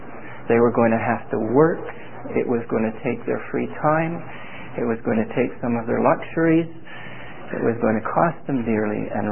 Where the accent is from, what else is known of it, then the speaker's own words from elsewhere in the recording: Vancouver, British Columbia, Canada; I come from the Vancouver, British Columbia area, which in the lower mainland had a whole fellowship of strong assemblies at one time.